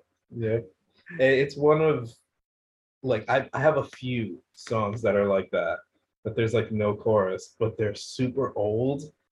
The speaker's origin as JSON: {"language": "English", "town": "Bronx", "region": "New York", "country": "United States", "said": "hip-hop just naturally, we're from the Bronx, it's just ingrained in us"}